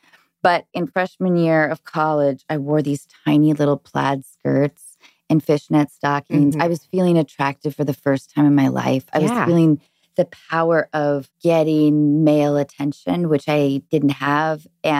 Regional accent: Seattle, Washington, United States; I grew up in Seattle in the 90s

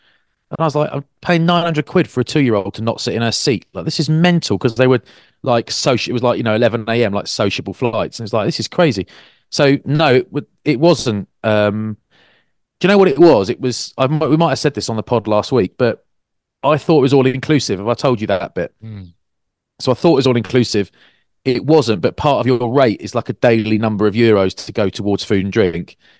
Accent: Maidstone, South East England, United Kingdom; now in Bath, United Kingdom; but I do live in Bath and I do wear chino shorts sometimes, but I am from Maidstone.

